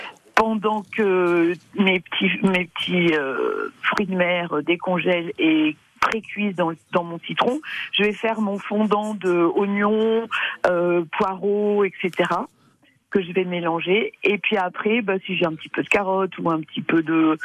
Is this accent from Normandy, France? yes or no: yes; Normandy, France; vous vous souvenez, je suis normande.